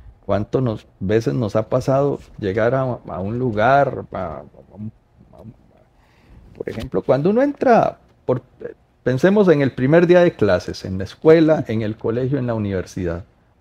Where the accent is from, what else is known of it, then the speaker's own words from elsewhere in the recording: Costa Rica; entender que todos somos costarricenses y que compartimos este pedacito de tierra